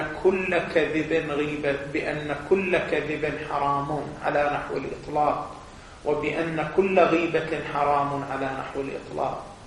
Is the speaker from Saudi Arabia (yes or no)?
yes; Qatif, Eastern Province, Saudi Arabia; احنا على ما هو عندنا في القطيف